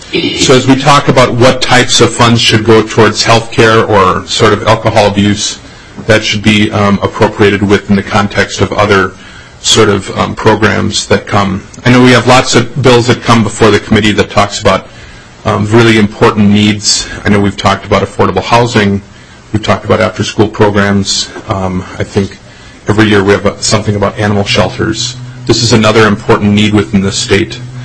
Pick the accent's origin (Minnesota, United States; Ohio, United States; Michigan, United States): Minnesota, United States; South St. Paul; I am from South St. Paul, but I actually live in Representative Frankie's district.